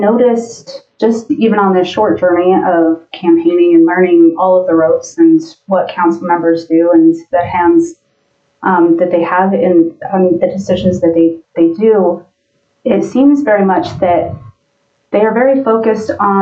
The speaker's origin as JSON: {"language": "English", "town": "Rawlins", "region": "Wyoming", "country": "United States", "tie": "born or raised there", "said": "So I was born and raised here in Rollins and disappeared for a little bit, went off to college, grew up a little and came back. So I went to college in Casper for my first degree, and then upon coming back to Rollins, because Rollins is my home"}